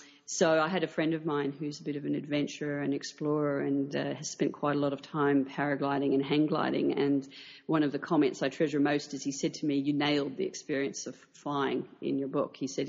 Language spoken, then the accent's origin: English; Rocky Mountains, United States; in my childhood, I grew up partly in the Rocky Mountains, and, you know, there were a lot of hawks and eagles there